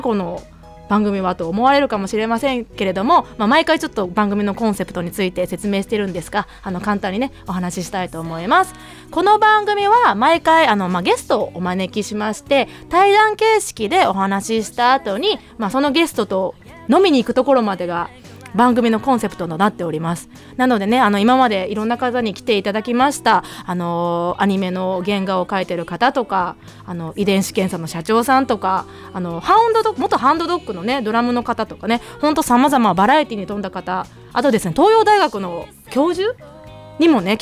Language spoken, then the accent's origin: Japanese; Osaka, Japan; 結局ね大阪出身なんでね